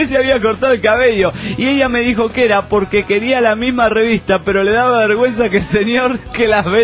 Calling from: Cuauhtémoc, Chihuahua, Mexico; Esto se despide desde Ciudad Cuauhtémoc, Chihuahua

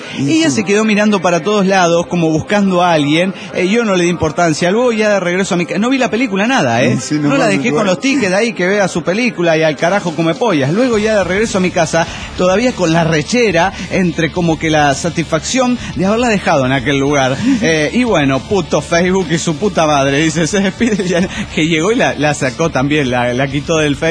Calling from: Nashville, Tennessee, United States; de Nashville, Tennessee.

